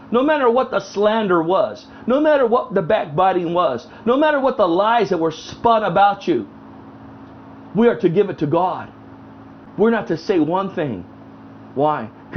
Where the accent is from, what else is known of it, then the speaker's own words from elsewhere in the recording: National City, California, United States; Those of you know I grew up in National City. I can get NC on them.